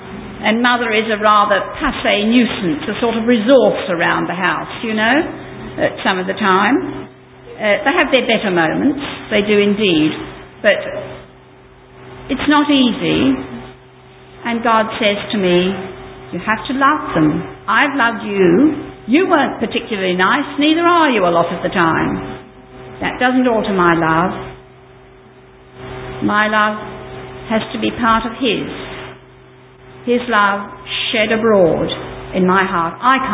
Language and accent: English; England, United Kingdom; now in Australia; Some of you know this, and I'm English. And he wouldn't live in England and I wouldn't live in New Zealand. So that's why I live in Australia.